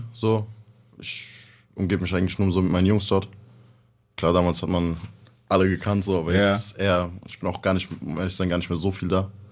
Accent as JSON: {"language": "German", "town": "Germersheim", "region": "Rhineland-Palatinate", "country": "Germany", "said": "ich komme aus Germersheim am Rhein. Das ja. heißt, bei Ludwigshafen Mannheim."}